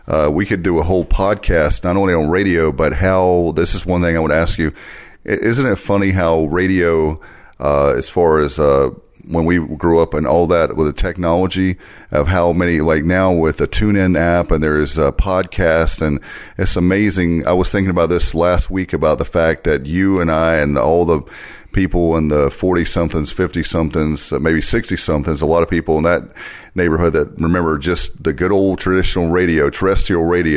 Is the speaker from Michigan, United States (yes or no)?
no; Williamston, North Carolina, United States; you drive from Williamston, North Carolina, that's where I live in my hometown